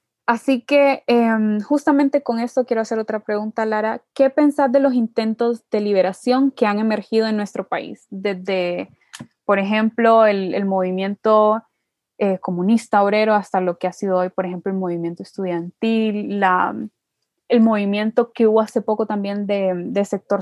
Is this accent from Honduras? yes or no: yes; Honduras; Y ese es el problema cuando sos hondureño, pues porque el mestizaje aquí fue durísimo